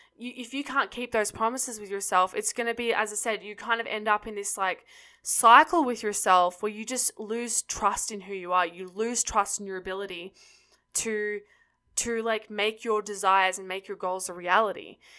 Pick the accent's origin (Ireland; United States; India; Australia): Australia; If you guys don't know, I'm from Australia. We don't have ice rinks every block, you know, like it's not accessible.